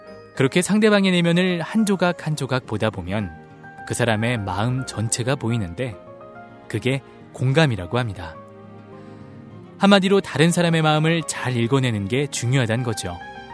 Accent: Seoul, South Korea; 저는 따뜻한 서울 남자

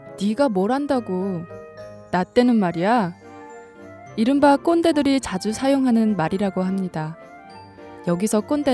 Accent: Musan, North Hamgyong, North Korea; 저는 똑소리 나는 무산 여자

